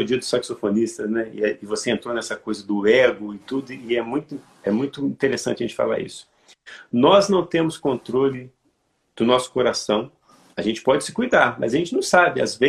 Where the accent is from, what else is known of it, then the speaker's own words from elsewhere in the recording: Santos Dumont, Minas Gerais, Brazil; um músico aqui, daqui de Santos Dumont, né? Que eu sou de Minas Gerais, Santos Dumont